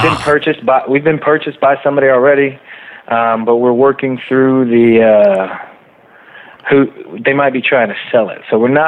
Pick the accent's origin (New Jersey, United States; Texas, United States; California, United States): Texas, United States; Katy; We grew up together out in Katy.